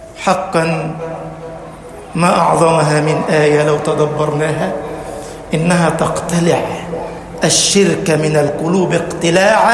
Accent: Egypt; اللهم اجعل بلدنا مصر أمناً أماناً سخاءً رخاءً

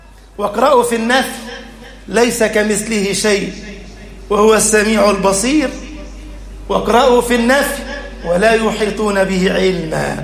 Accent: Egypt; اللهم اجعل بلدنا مصر أمنا أمانا، سخاء رخاء.

